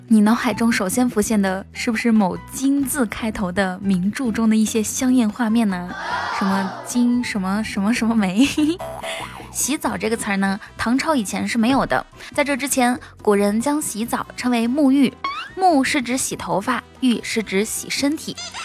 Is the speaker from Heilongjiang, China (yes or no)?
no; Inner Mongolia, China; 你是哪里人，我会回答说内蒙古，